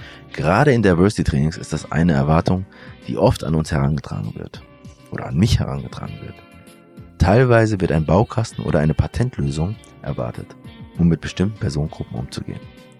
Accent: Germany; So klar war ich mit 22 Jahren nicht. Gerade die Frage, inwiefern ich Deutscher oder Eritreer bin, konnte ich lange für mich nicht richtig beantworten.

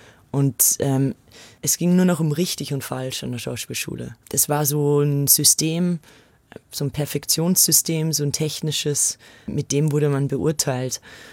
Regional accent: Austria; Ich bin ja aus Österreich

